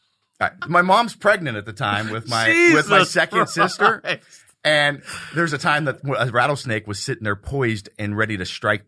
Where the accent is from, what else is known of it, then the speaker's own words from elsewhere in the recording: California, United States; also born or lived in Oregon; All over the wilderness of Northern California and Eastern Oregon.